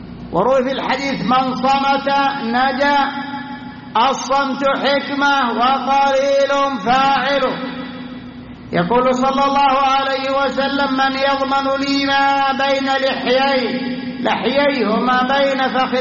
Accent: Saudi Arabia; بلادنا المملكة العربية السعودية، بلاد التوحيد والسنة، بلاد الخيرات.

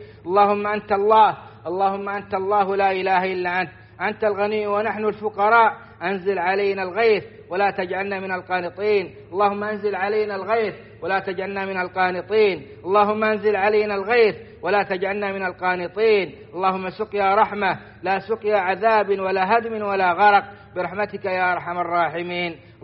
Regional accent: Saudi Arabia; بلادنا السعودية

